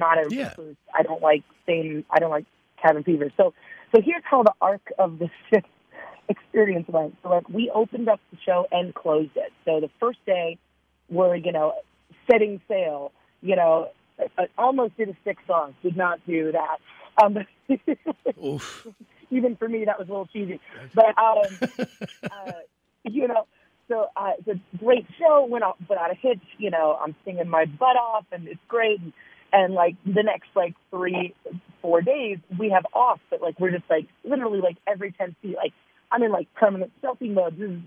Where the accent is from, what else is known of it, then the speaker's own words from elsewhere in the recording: Pennsylvania, United States; I'm a dork from Pennsylvania. I'm not cool.